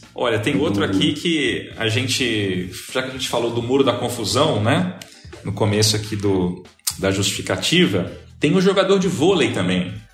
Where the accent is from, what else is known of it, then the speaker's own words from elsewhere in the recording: Minas Gerais, Brazil; Pô, sou de Minas, cara. Lá era peteca.